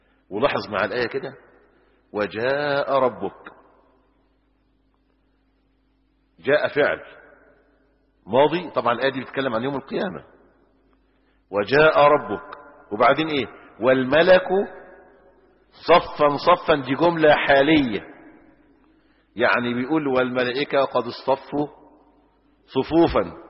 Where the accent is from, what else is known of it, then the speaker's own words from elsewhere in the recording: Egypt; عشان كده مثلا احنا عندنا في مصر قصور